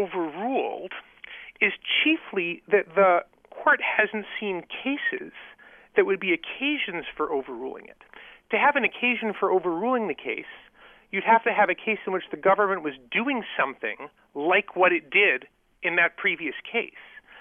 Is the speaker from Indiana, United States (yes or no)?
yes; South Bend, Indiana, United States; And by the way, I grew up in South Bend, Indiana, where we never changed the clocks